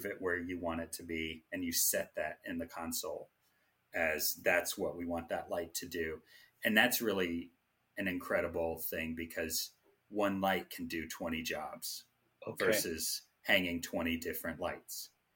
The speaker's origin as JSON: {"language": "English", "town": "Jackson", "region": "Tennessee", "country": "United States", "lives_now": "Las Vegas, United States", "said": "I'm from Tennessee."}